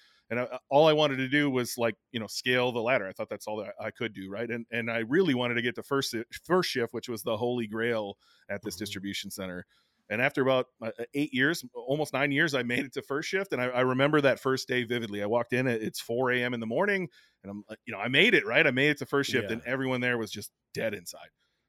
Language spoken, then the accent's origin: English; Wisconsin, United States; So I'm from a small little town in western Wisconsin. I'm like 30 minutes from Minneapolis, St. Paul, but just over the b